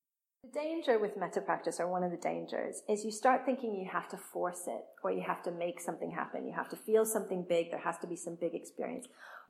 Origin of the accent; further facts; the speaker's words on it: Canada; so I'm from Canada originally, think of all my friends and family in Canada